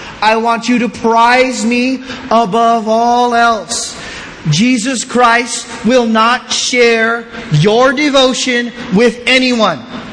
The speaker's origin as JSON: {"language": "English", "country": "Philippines", "said": "And brothers, look at me, I'm Filipino. We have tight family units too."}